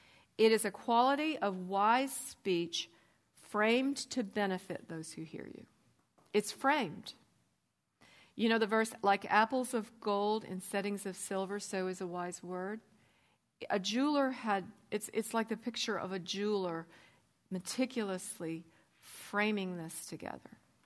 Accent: Montana, United States; I'll never forget growing up in Montana when I was tiny.

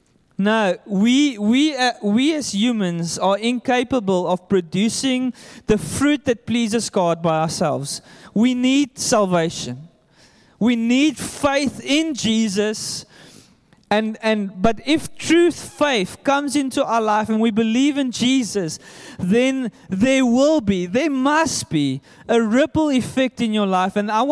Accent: Bonnievale, Western Cape, South Africa; I'm from Bonnievale

